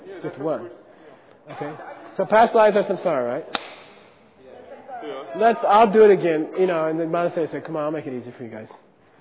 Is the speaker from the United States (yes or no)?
yes; United States; Come on, I grew up in America.